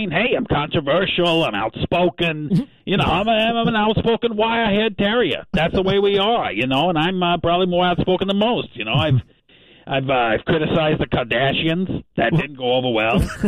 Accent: Forney, Texas, United States; I grew up a common man in Forney. I'm from Forney. I'm right out there.

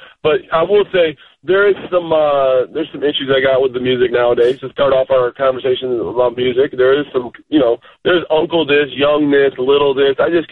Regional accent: Grand Rapids, Michigan, United States; We call it, I was born in Grand Rapids, raised in Grand Rapids. Then when we got older and we moved out of the town, out of the city, and moved a little bit to the suburbs.

